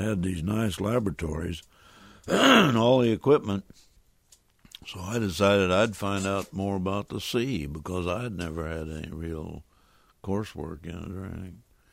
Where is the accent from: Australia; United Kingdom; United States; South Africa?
United States; Danville, Illinois; I grew up and born and raised in Danville, Illinois, 32 miles away.